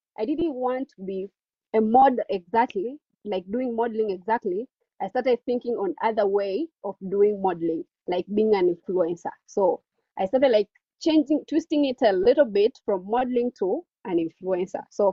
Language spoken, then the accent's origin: English; Tanzania; because I'm from Tanzania